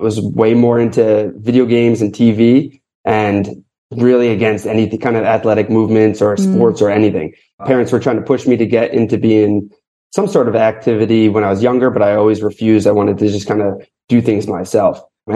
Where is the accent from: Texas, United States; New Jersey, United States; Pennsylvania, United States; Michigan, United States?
Pennsylvania, United States; Springfield; And then I was actually from Philadelphia, right outside of Philly.